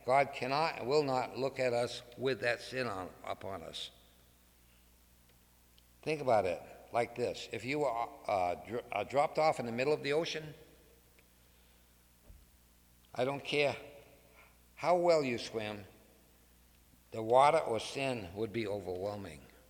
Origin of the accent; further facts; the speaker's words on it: Massachusetts, United States; accent: Massachusetts; everybody's heard me talk long enough that they should be able to understand my Massachusetts accent, okay?